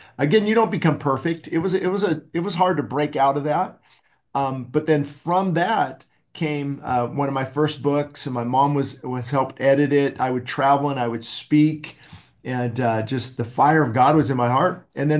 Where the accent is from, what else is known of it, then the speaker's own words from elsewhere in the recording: California, United States; I was raised in Southern California. My dad came from the farms of Oklahoma, and my mom was a SoCal girl, you know, the beach and everything.